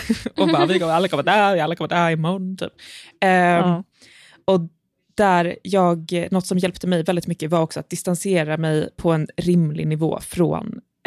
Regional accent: Lund, Skåne, Sweden; Jag är från Lund.

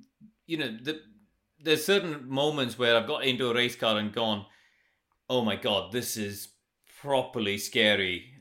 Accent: India; when I grew up in India, we had these chairs, which, you know, you had these sort of wooden legs and you'd rock back and forth in your chair.

